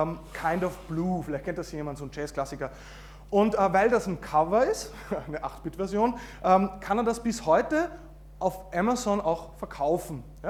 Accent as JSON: {"language": "German", "country": "Austria", "said": "ich bin Österreicher"}